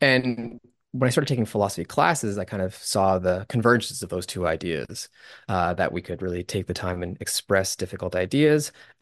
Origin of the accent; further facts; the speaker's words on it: Canada; I'm also Canadian, so I took grade 12 English